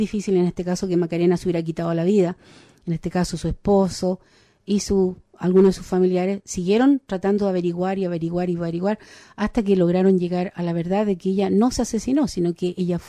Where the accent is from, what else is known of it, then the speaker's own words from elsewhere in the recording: Chile; como ya conocemos esta historia, los que somos chilenos